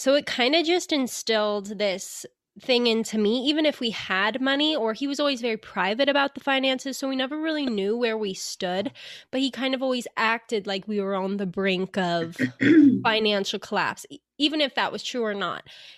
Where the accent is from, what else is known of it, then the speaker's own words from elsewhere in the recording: Reno, Nevada, United States; I grew up in Reno, so Tahoe area, so it's kind of home.